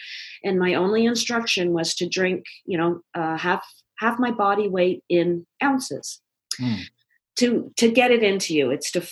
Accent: Toronto, Ontario, Canada; is a girl who was born and raised in Toronto, Ontario, who became a police officer very early in life

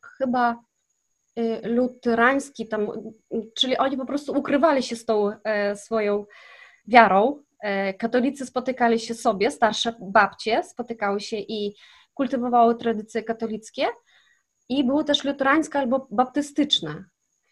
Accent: Kazakhstan; Wychowałam się w Kazachstanie, w miejscowości, gdzie właśnie mieszkali zesłańcy z Polski i to byli Niemcy i Polacy.

